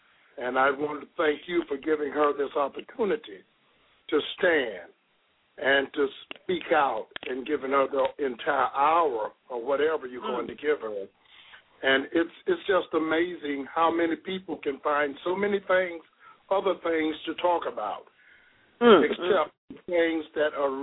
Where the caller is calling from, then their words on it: St. Cloud, Florida, United States; I'm calling from St. Cloud, Florida.